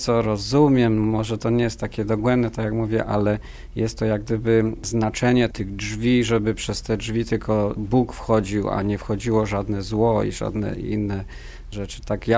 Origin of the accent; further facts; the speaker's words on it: Silesian Voivodeship, Poland; bo z kolei ja wychowałem się na Śląsku, ale na święta Bożego Narodzenia zawsze jeździliśmy do babci, skąd z kolei moja mama pochodziła.